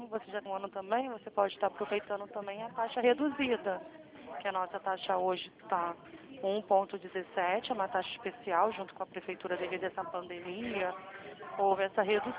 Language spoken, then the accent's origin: Portuguese; Santa Cruz, Brazil; Eu moro pertinho de você, sou de Santa Cruz.